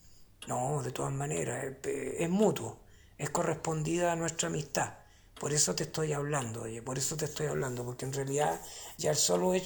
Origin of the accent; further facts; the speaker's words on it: Los Ángeles, Biobío, Chile; Tú sabes que yo soy de Los Ángeles, en la cordillera.